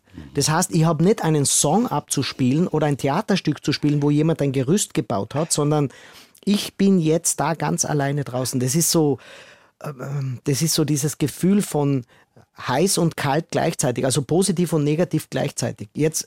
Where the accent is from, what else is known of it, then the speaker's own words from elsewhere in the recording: Lienz, Tyrol, Austria; German is a second language; moved away as an adult; also born or lived in Vienna; now in Germany; Ich komme aus Lienz, Osttirol, vielleicht kennen das ein paar, das ist Tirol. Und habe 20 Jahre in Wien gelebt. Ich lebe jetzt schon seit 14 Jahren in Deutschland. Ich lerne auch immer noch Deutsch, ja.